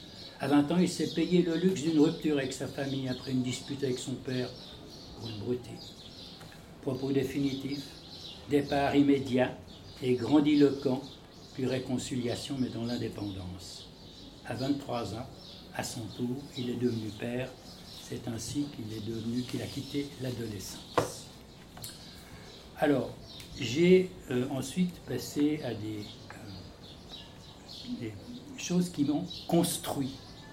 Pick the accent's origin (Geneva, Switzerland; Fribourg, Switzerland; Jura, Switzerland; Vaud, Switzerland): Geneva, Switzerland; born there; Donc, ils sont venus s'établir à Genève, où je suis né.